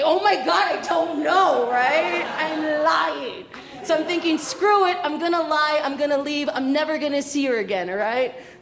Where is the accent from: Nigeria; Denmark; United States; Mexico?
Mexico; Or I could be like, no, I'm Mexican, blah, blah, blah, right?